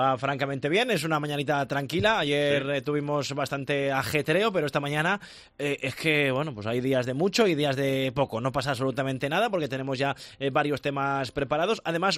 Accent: Castile and León, Spain; al final los panolis, los del medio, que somos los zamoranos.

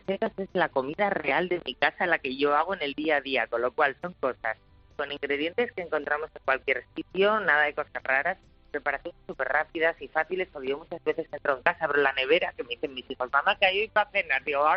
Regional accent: Asturias, Spain; Soy asturiana, con lo cual soy de buen comer.

